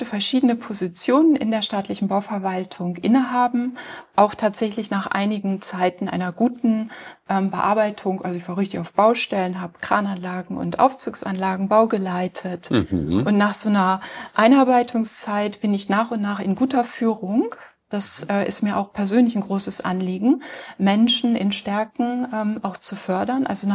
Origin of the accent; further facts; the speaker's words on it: Lower Saxony, Germany; ich bin in einem kleinen Dorf im Emsland groß geworden.